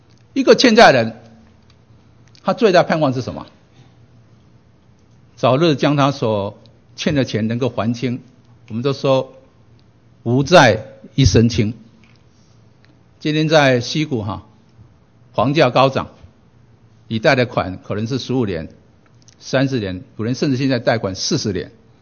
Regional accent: China; born there; 我出生在中国大陆，

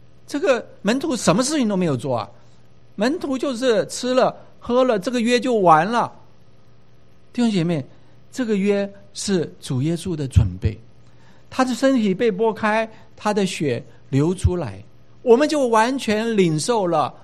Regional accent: China; 我们中国人也是一样啊

